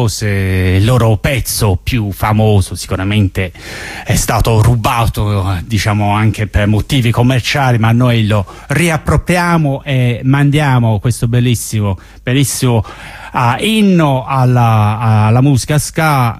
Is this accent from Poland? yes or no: no; United Kingdom; io sono cresciuto appunto nel Regno Unito